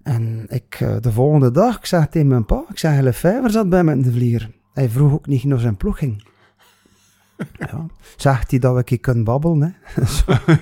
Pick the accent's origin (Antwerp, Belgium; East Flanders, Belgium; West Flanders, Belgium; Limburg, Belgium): West Flanders, Belgium; En ja, uiteraard als West-Vlamingen, hè, in het West-Vlaams